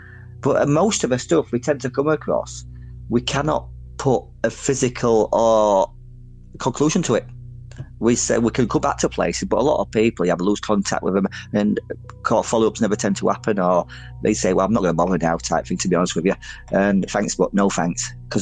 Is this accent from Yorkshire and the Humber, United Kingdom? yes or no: yes; Featherstone, Yorkshire and the Humber, United Kingdom; also born or lived in Wakefield; where I grew up in Featherston, you've got Pontefract next door to it, Wakefield. Now, Wakefield, where I used to live